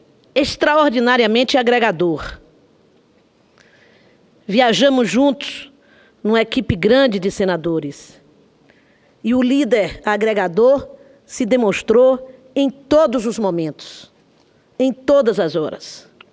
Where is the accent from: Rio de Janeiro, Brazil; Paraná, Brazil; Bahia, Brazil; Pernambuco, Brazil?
Bahia, Brazil; Cachoeira; visita hoje minha terra na Bahia, mas literalmente minha terra, minha cidade de Cachoeira, no Recôncavo Baiano